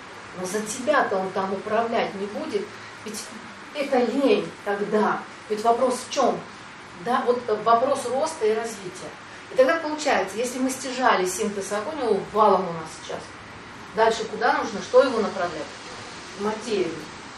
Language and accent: Russian; Sochi, Krasnodar Krai, Russia; Я говорю, ну, я из Сочи.